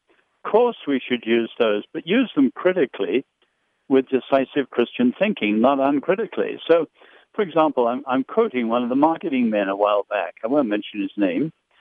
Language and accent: English; China; I grew up in China, so I remember that well.